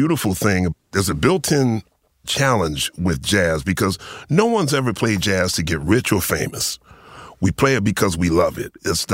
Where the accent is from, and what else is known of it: Philadelphia, Pennsylvania, United States; born or raised there